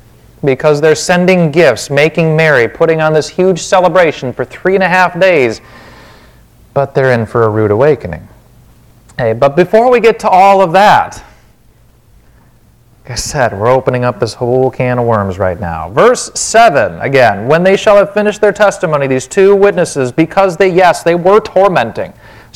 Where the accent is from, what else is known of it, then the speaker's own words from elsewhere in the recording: Wisconsin, United States; accent: Wisconsin; I'll try to keep my Wisconsin accent on the down low.